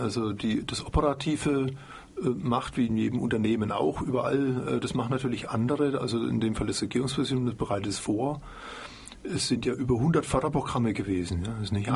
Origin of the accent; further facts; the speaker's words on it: Marktbreit, Bavaria, Germany; Ich bin in Magbreit am Main aufgewachsen und das ist einfach nach wie vor ein wahnsinnig schönes Städtchen und glückliche Kindheit.